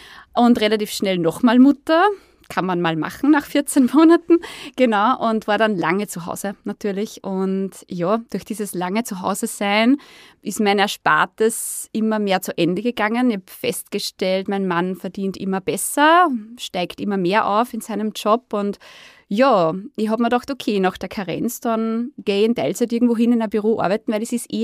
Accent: Lower Austria, Austria; ich komme aus Niederösterreich

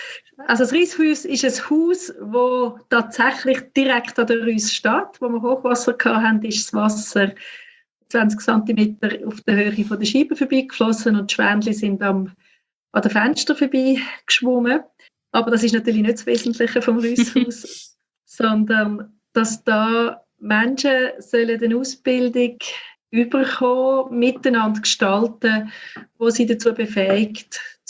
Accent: Zurich, Switzerland; Also ich bin im Zürich-Oberland aufgewachsen, wo ich jetzt auch wieder im Pfarramt bin.

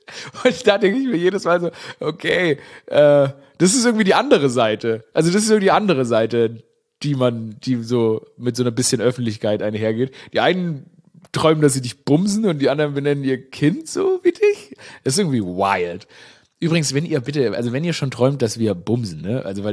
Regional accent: Stuttgart, Baden-Württemberg, Germany; ich komme ja, ich meine, aus Stuttgart, die Schwaben, die sagen Aurel.

